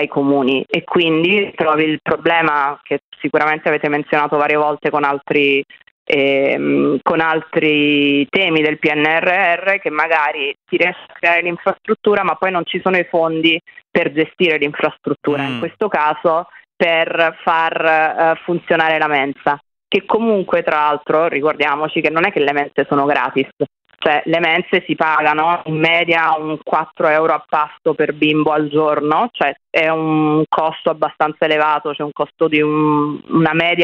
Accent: Naples, Campania, Italy; Napoli, io sono di Napoli

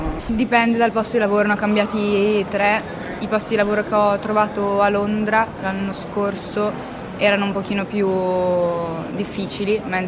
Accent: Bergamo, Lombardy, Italy; now in London, United Kingdom; io vengo da Bergamo e secondo me in una città piccola come Bergamo è meglio andare di persona

